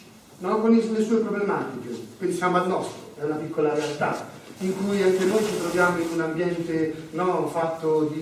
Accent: Marche, Italy; tra l'altro vengo anche dalle Marche, quindi siamo compaesani in un certo senso

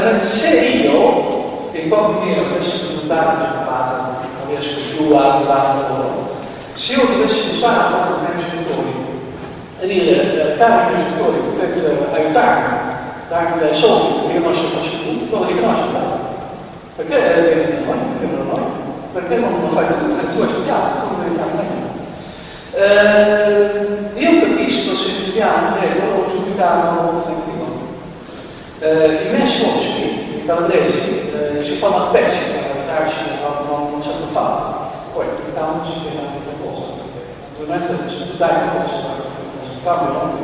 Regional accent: Netherlands; Italian is a second language; now in Italy; pur essendo nato e cresciuto in Olanda, vivo 24 anni in Olanda, in Italia, mi sono sposato con una donna italiana da quasi 22 anni

